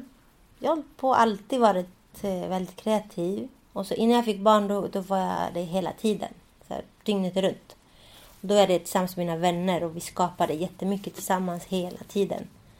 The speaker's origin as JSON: {"language": "Swedish", "country": "Sweden", "tie": "born or raised there", "said": "Jag är ju uppväxt i Sverige liksom."}